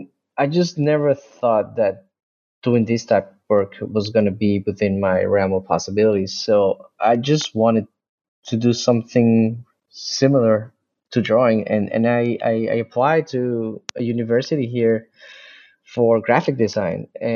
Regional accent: Mexico; I'm from Mexico. I live here, and I grew up all my life here.

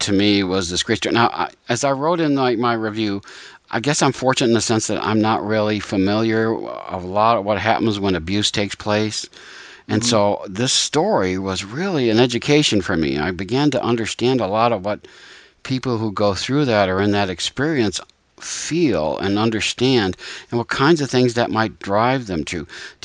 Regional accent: Taylor, Pennsylvania, United States; in my hometown now, there's an artist who was born and raised in Taylor, Pennsylvania

